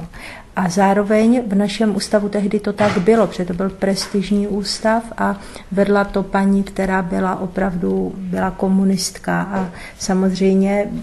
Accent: Moravia, Czechia; moved away as an adult; now in Prague, Czechia; Já jsem pocházela z Moravy, úplně obyčejná holka, jo, 20 let.

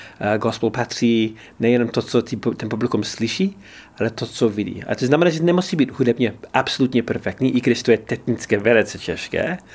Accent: England, United Kingdom; Czech is a second language; moved away as an adult; now in Czech Republic; Jsem Angličan.

